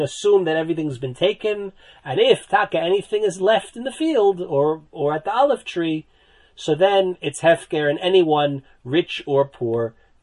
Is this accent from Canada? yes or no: no; New Jersey, United States; at least where I grew up in New Jersey, the lawn, the front lawn, went out to the street.